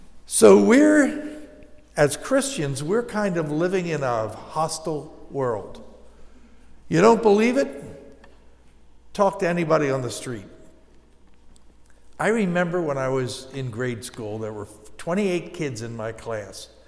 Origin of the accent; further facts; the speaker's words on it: Muhlenberg Township, Pennsylvania, United States; I was born and raised in Muhlenberg Township, so not far from here.